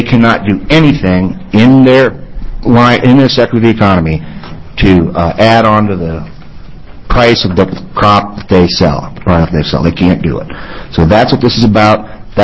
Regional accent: Iowa, United States; I grew up in Iowa working in the fields with my friends, with my neighbors. I was a farmhand.

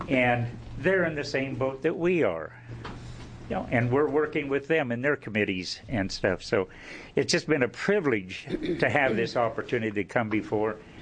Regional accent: Salem, Oregon, United States; also born or lived in Silverton; I'm a Salem boy. I was born in Silverton, so I'm a true Oregonian

